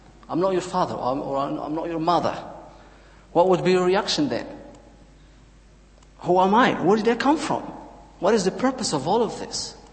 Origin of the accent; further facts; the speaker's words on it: Morocco; I'm from Morocco. 1 year ago, I was a Muslim, a devout Muslim. I grew up in a devout Muslim family environment.